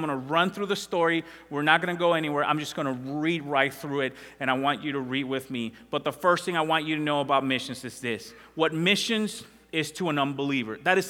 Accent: Dominican Republic; We grew up in two different countries. I'm actually from the Dominican Republic.

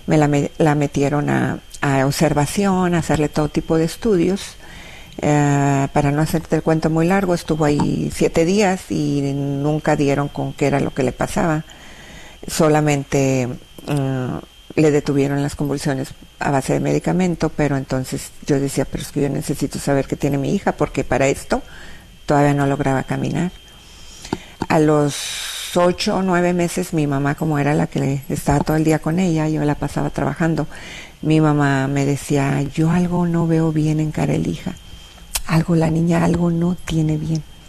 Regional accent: Linares, Nuevo León, Mexico; now in Dallas, United States; Le digo, pues, de Linares. Linares queda a menos de 2 horas de Monterrey. Digo, pero yo vengo de Dallas, le digo yo.

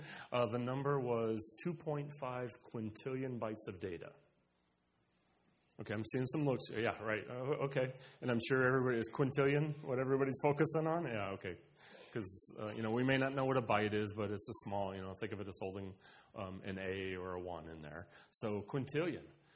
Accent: La Porte, Indiana, United States; everybody read the LaPorte Herald Argus because I grew up in LaPorte.

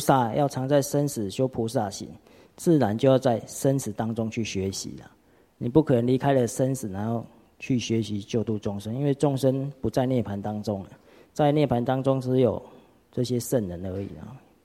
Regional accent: Qijin, Kaohsiung, Taiwan; born there; 我出生在旗津啊，旗津大家知道吗？是一个海岛啊，但是我不会游泳啊。我出生在海岛

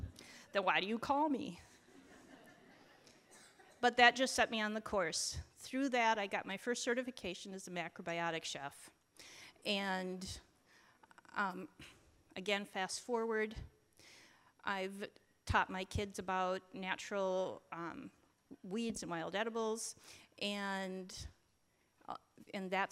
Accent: Minneapolis, Minnesota, United States; I grew up in Minneapolis. And I grew up at a time when it was okay for kids to run out and play outside, and hands always in the dirt.

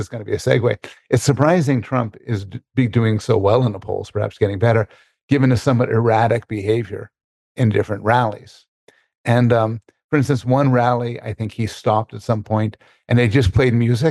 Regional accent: Canada; Mine's just being Canadian.

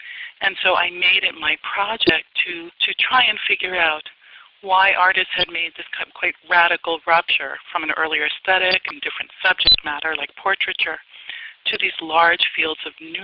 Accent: New York City, New York, United States; and I grew up in New York City, and the art that was around me that really appealed was minimal art and color field painting.

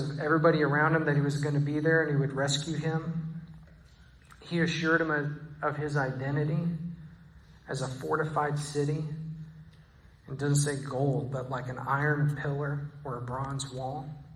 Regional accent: Texas, United States; now in Israel; And I'm from Texas. And so most of my friends and family in Texas think I'm right.

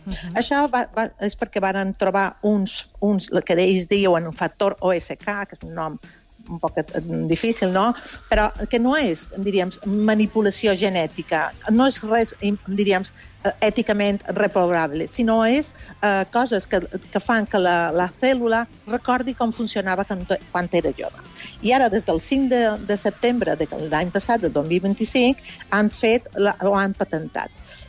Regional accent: Balearic Islands, Spain; now in Girona, Spain; Soc de Mallorca, però estic ara a Girona.

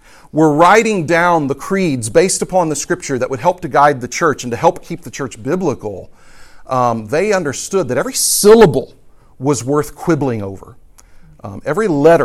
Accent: Texas, United States; if you're from Texas like I am, and you enjoy all the blessings of being a Texan that not many other people understand

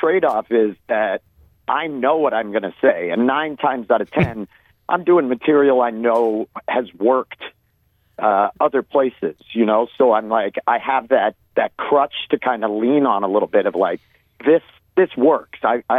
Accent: Maine, United States; And when I moved there from Maine, my wife at the time got a job working at the door, like taking IDs.

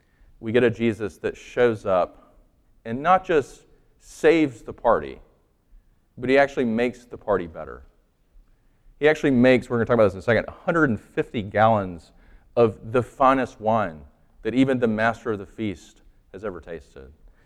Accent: Sumter, South Carolina, United States; growing up in the South, and I grew up in Sumter, South Carolina

